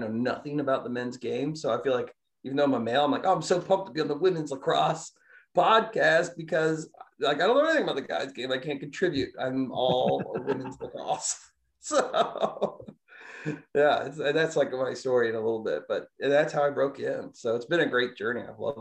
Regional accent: Gainesville, Florida, United States; Well, you know, I'm from Florida. My dad's a Gator. I grew up near Gainesville.

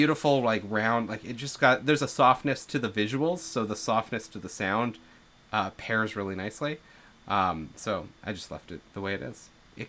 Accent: Canada; I paid like $100 for it because I'm Canadian, so our prices are slightly different.

